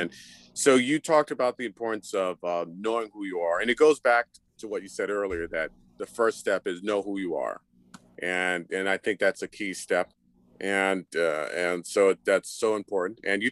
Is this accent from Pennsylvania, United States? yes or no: no; New York City, New York, United States; my parents actually came to this country from Haiti. And yeah, I was born and raised in New York City. I still live in New York City.